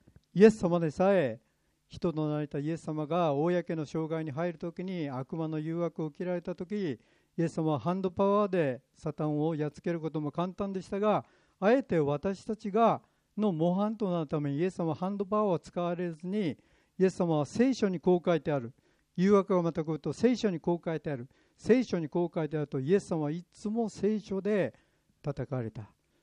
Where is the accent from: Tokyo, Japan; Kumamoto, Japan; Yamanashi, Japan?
Kumamoto, Japan; 私は九州の熊本で育ちまして